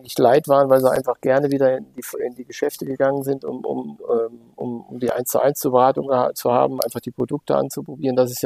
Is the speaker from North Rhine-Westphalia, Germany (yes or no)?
yes; Bad Berleburg, North Rhine-Westphalia, Germany; born there; der Weltmarktführer sitzt in Bad Berleburg, wo ich geboren bin